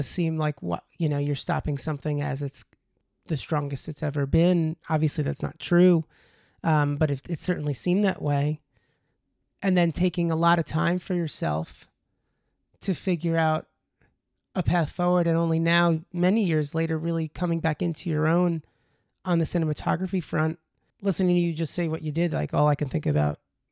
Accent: New York, United States; I grew up on Long Island, so I'm not from here.

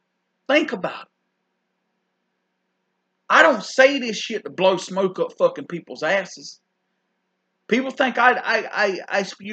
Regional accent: South Carolina, United States; just because I'm from South Carolina and I'm a redneck and I'm a country boy, that I am educated

